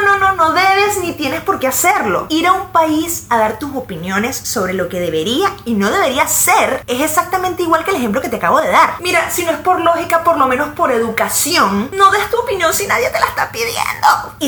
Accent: Venezuela; lo que realmente hemos vivido muchos venezolanos es un exilio.

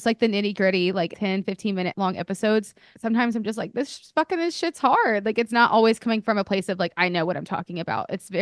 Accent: Alabama, United States; I grew up in Alabama and I grew very, very ignorant.

